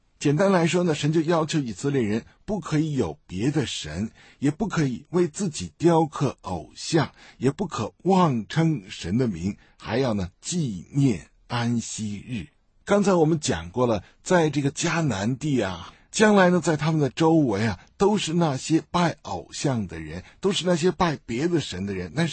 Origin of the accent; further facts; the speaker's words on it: China; 我觉得今天我们作为中国人呢，我们特别明白